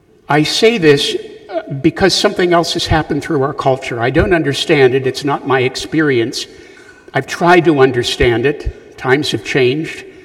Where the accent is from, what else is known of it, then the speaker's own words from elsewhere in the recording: Punxsutawney, Pennsylvania, United States; there's Groundhog Day. Well, no, we don't celebrate that as an ecclesial body, understand, but it's my hometown. I hope you're not jealous. I'm from there.